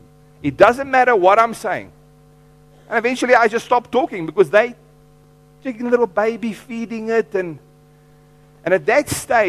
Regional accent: Free State, South Africa; or my mother used to share with me, they used to hate visiting one aunt of hers. We grew up in the Free State.

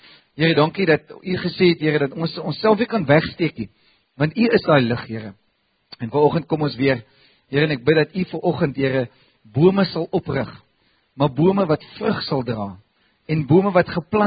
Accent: Western Cape, South Africa; Ons kom almal van die Kaap af.

